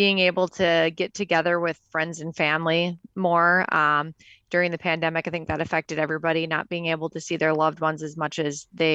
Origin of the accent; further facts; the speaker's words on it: La Crescent, Minnesota, United States; I'm also from La Crescent